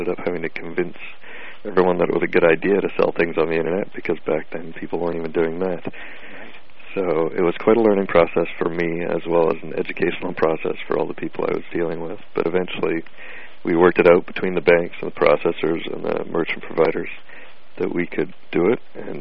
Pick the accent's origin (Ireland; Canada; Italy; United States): Canada; I'm Canadian.